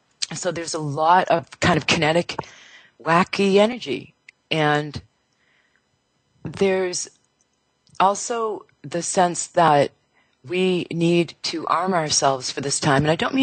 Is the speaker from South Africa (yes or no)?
yes; South Africa; I'm here from South Africa. I'm in Cape Town right now, down at the very tip, Cape of Good Hope, where the Indian Ocean meets the Atlantic Ocean.